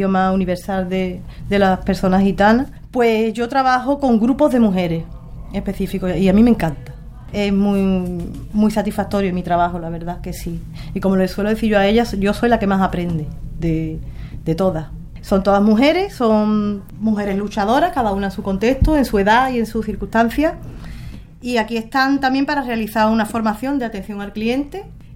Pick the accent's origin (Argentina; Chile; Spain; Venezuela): Spain; Andalusia; Yo tengo unos apellidos que no son típicamente gitanos, entonces tampoco soy de Sevilla, soy de una ciudad de Cádiz en la que hay mucha población marroquí